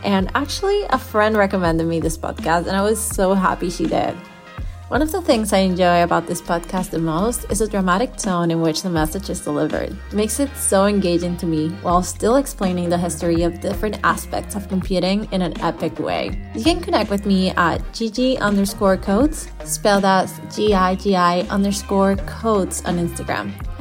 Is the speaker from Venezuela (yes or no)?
yes; Venezuela; now in San Francisco, United States; I'm from Venezuela, currently living in San Francisco, and I'm a front-end engineer at Forethought Technologies.